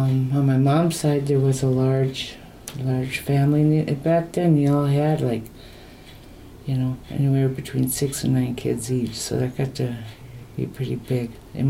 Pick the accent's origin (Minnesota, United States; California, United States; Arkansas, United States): Minnesota, United States; Minneapolis; I'm 62. I'll be 63 in another month. Actually, I grew up in Minneapolis.